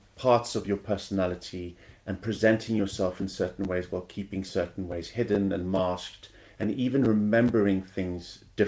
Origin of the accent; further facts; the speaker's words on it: South Africa; also born or lived in Kenya; I grew up in South Africa and Kenya